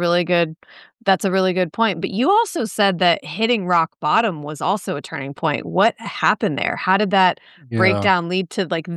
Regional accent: San Diego, California, United States; And he did it all from my hometown, San Diego.

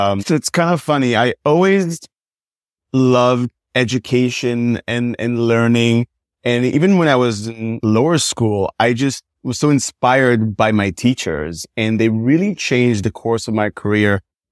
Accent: Israel; I'm originally from Israel.

